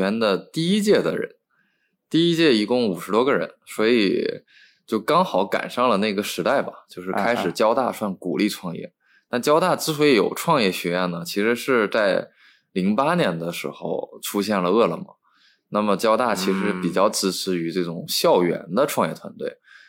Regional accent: Northeast China, China; 我是东北人

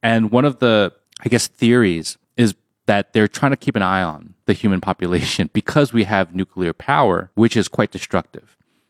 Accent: United States; Growing up in America, we grew up around UFO talk, correct?

